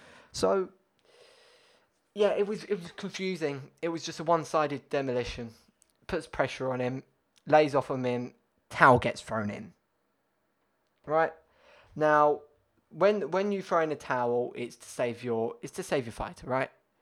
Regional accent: United Kingdom; And as a Brit, I'm so happy that the UK have all the heavyweight belts.

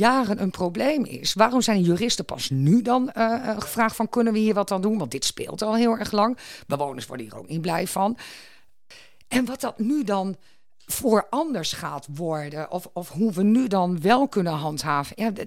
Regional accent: Leek, Groningen, Netherlands; ik kom uit Leek.

